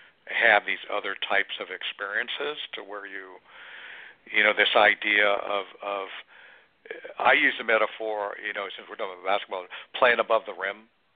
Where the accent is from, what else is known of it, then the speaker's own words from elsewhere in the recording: California, United States; I'm from the Bay Area, so obviously I'm for the Warriors